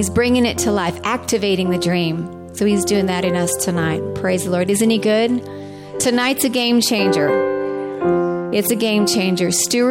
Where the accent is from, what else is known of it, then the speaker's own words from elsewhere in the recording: New Mexico, United States; we were raised in New Mexico, I was born in New Mexico, and very dry there.